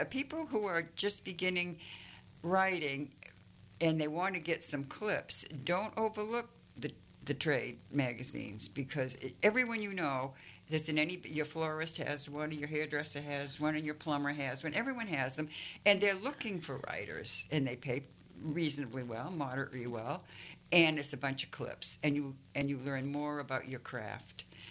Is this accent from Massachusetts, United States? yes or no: yes; Salem, Massachusetts, United States; everything takes place in my hometown of Salem, Massachusetts, the witch city.